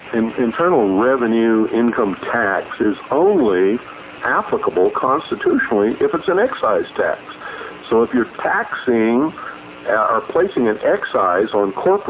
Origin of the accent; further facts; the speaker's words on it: United States; I'm not a fugitive. I'm an American.